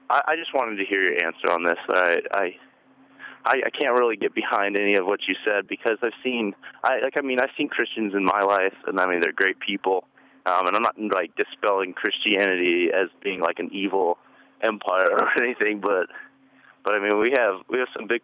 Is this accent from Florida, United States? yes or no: no; Lincoln, Nebraska, United States; I'm from Lincoln. I'm a student here at the university.